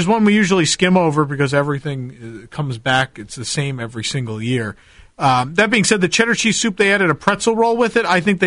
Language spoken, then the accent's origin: English; Ireland; I want to hate Ireland as an Irish person who hates Irish food.